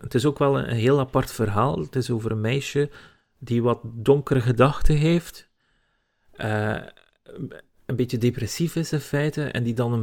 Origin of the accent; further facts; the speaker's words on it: West Flanders, Belgium; Ja, ziet, ik ben West-Vlaming.